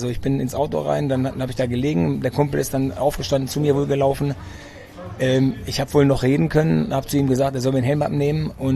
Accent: Greece; ich bin Grieche, meine Eltern kommen aus Griechenland

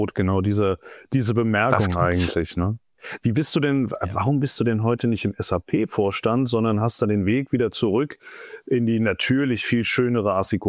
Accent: Berlin, Germany; ich bin gebürtiger Berliner und damit natürlich Herthaner, leidender Herthaner.

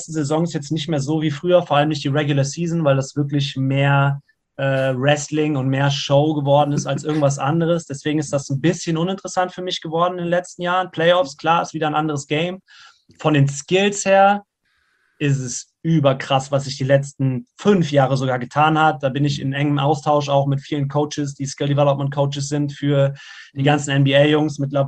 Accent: Siegen, North Rhine-Westphalia, Germany; von Siegen, wo ich herkomme, nach Hagen gefahren bin

